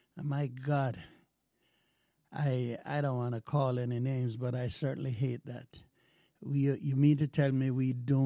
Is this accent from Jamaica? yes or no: yes; Jamaica; moved away; Because this is how we heard music back in the days of growing up in Jamaica.